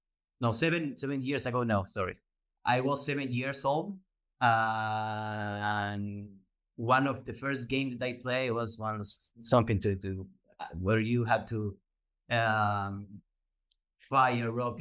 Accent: Buenos Aires, Argentina; Well, I'm from Buenos Aires. I was born here.

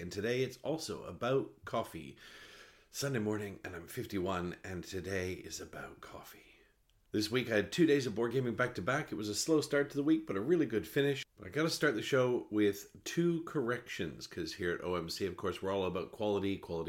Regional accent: Canada; I'm still Canadian by blood, but my blood has warmed.

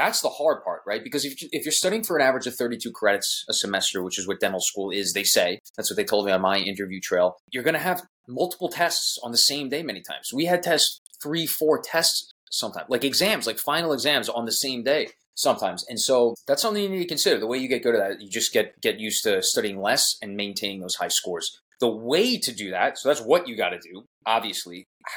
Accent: Smithtown, New York, United States; Where am I from? I'm from Long Island, New York. The town I grew up in is Smithtown.

